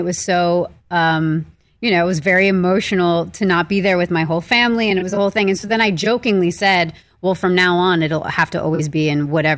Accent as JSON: {"language": "English", "region": "New York", "country": "United States", "tie": "born or raised there", "said": "because I grew up in New York, and I go back home a lot to be with my family."}